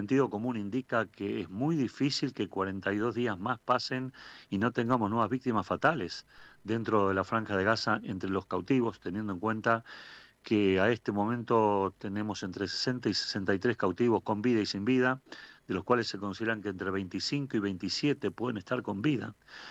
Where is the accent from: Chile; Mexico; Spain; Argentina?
Argentina; nos toca muy de cerca como argentinos